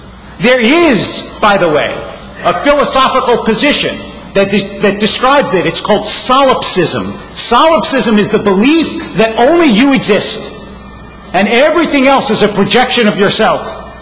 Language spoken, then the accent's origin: English; Harrisburg, Pennsylvania, United States; born there; It's because I was born in 1958 in Harrisburg, Pennsylvania